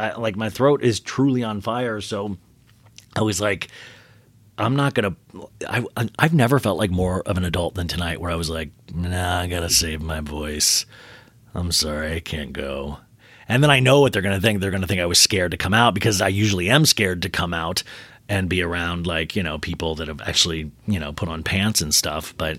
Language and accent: English; Midwest, United States; I'm from the Midwest, so I always say the last names always trip me up in my mind.